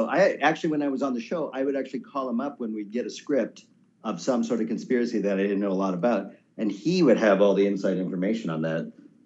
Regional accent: Vancouver, British Columbia, Canada; also born or lived in Winnipeg; I was born in Winnipeg, right in the middle of the country, but raised in Vancouver over on the West Coast.

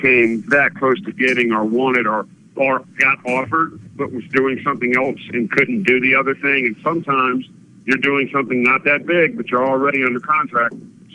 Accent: Louisiana, United States; And I grew up in South Louisiana, and I've seen some crazy things in my life

